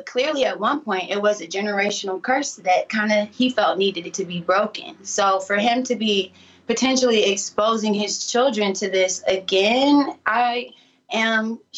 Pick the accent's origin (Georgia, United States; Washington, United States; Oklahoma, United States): Georgia, United States; Stone Mountain; I'm from Stone Mountain, Georgia.